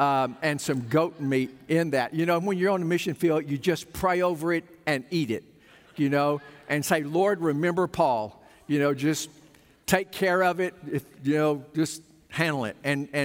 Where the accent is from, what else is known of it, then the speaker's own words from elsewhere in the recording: Ralston, Arkansas, United States; Well, I remember growing up in South Arkansas, in Ralston